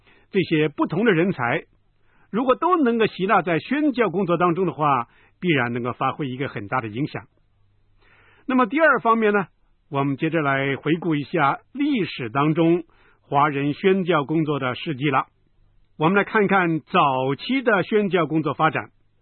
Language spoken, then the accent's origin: Chinese; Guangdong, China; 那就是咱们广东人讲的一句话